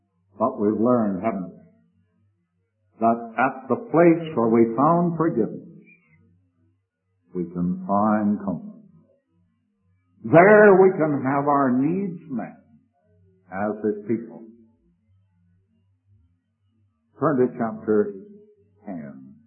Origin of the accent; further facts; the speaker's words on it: Galt, Ontario, Canada; I remember a big Scotchman coming to my hometown of Galt in Canada when I was a young Christian.